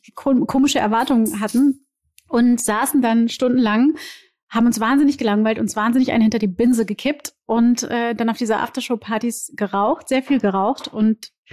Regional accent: Rio de Janeiro, Brazil; German is a second language; Ich komme aus Rio de Janeiro, ja.

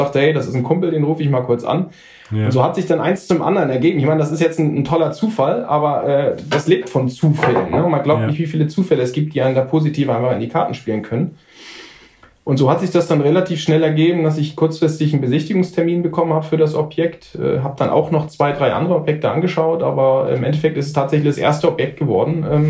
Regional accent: Nuremberg, Bavaria, Germany; weil ich komme aus Nürnberg.

